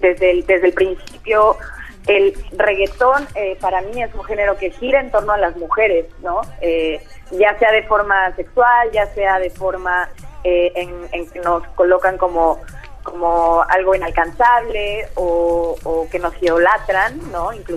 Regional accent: Mexico City, Mexico; Soy música de la Ciudad de México

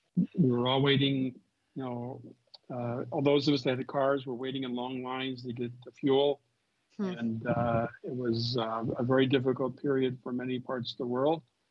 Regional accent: St. Louis, Missouri, United States; Quite honestly, growing up in St. Louis, Missouri, I'm not sure that Denny had the same experience as me, but probably did.

